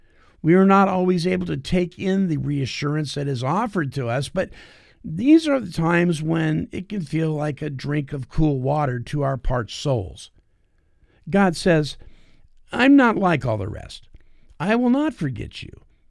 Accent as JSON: {"language": "English", "town": "Greenville", "region": "California", "country": "United States", "tie": "born there", "said": "they tell me that I was born on October 1st, 1955, in a little town called Greenville, California"}